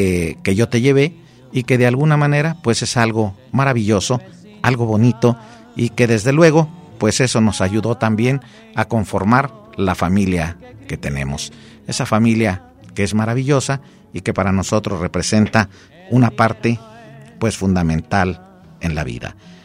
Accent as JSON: {"language": "Spanish", "town": "Ocotlán", "region": "Jalisco", "country": "Mexico", "tie": "born or raised there", "moved": "yes", "said": "trato de escuchar el programa y de sentirme allá, en mi tierra, en ese Ocotlán que tuve que dejar"}